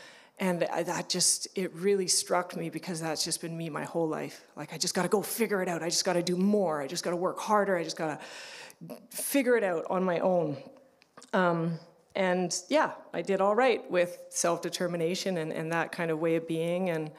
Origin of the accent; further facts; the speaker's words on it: Vancouver, British Columbia, Canada; I have an older sister and a mom and a dad, and we grew up in Vancouver